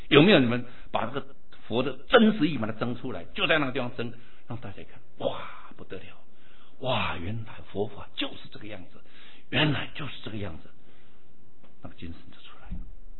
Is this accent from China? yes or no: no; Taiwan; 像我们台湾话就里面啊，